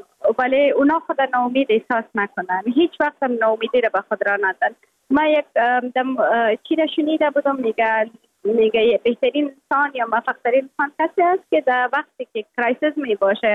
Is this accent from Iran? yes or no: no; Afghanistan; یکانه چیزی که من از افغانستانم روی خود وعده کرده بودم، برآمده بودم، به می وعده برآمده بودم که من دوباره از خود یک چیز ساخته پس میایم افغانستان